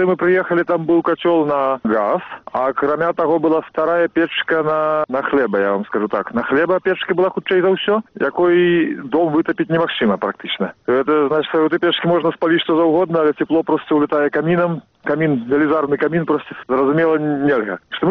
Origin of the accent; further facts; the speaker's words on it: Minsk, Belarus; Я народився в городі. Я народився в Менску і жив там 26 років.